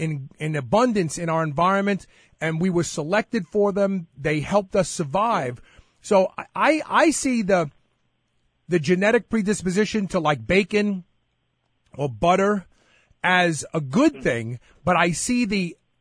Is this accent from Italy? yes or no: yes; Southern Italy, Italy; Maybe the European. I'm from Southern Italy, so I'm European.